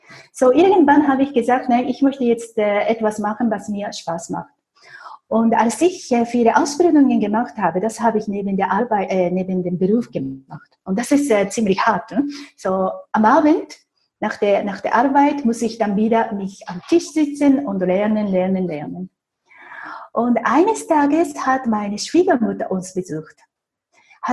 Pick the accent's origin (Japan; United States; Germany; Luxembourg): Japan; moved away as an adult; now in Switzerland; ich bin, wie gesagt, in Japan geboren, in Japan aufgewachsen. Erst mit 20 habe ich dann meinen heutigen Ehemann kennengelernt, der Schweizer war, deshalb lebe ich in der Schweiz.